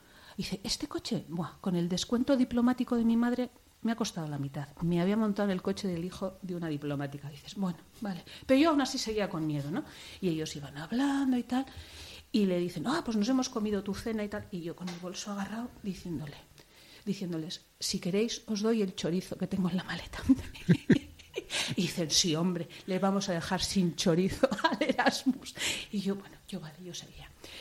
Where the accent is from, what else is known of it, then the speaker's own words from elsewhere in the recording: Bilbao, Basque Country, Spain; Fíjate cómo somos los los de Bilbao que pensamos que todos somos de Bilbao.